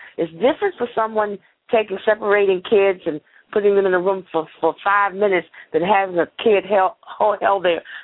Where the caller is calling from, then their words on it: Washington, District of Columbia, United States; I'm calling from Washington, D.C. … from the Recovery Group.